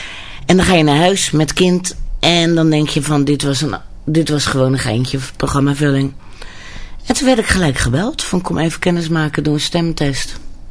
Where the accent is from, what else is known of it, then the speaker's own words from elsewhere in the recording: Rotterdam, South Holland, Netherlands; Ik ben een echte Rotterdamse.